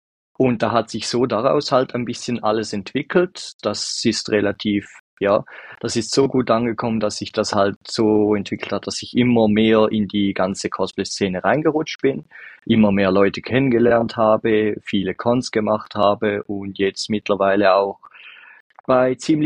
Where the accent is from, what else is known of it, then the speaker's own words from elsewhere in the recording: Switzerland; accent: Swiss; man hört es wahrscheinlich schon an meinem Akzent an, aber ich komme aus der Schweiz.